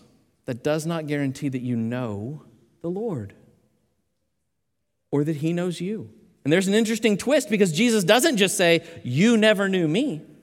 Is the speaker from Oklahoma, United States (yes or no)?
yes; Oklahoma, United States; born there; that I was born in Oklahoma?